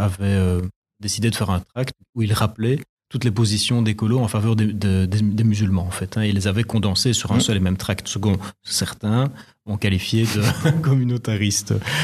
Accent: Liège, Wallonia, Belgium; D'abord à Liège, hein, où je suis liégeois et j'habite toujours là-bas.

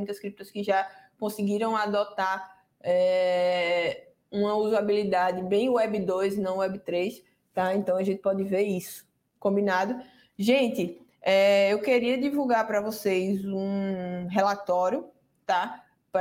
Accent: Recife, Pernambuco, Brazil; E eu falo, ó, eu tenho, eu sou de Recife

